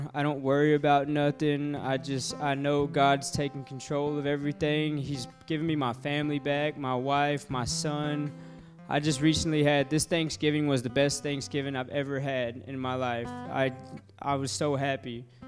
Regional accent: Fort Worth, Texas, United States; I'm from Fort Worth.

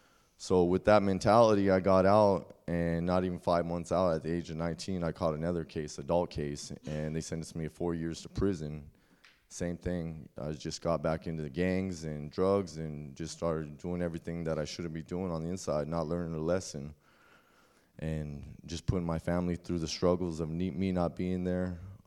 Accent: Washington, United States; born there; So I'm 29 years old. I was born in Washington State, raised by a single mother.

